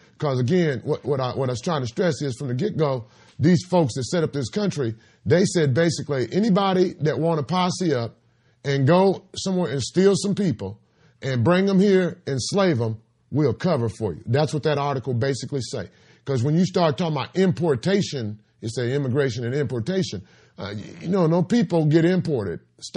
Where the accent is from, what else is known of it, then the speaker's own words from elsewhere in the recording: Memphis, Tennessee, United States; born there; I ain't actually born here. My family, I was born in Memphis, Tennessee.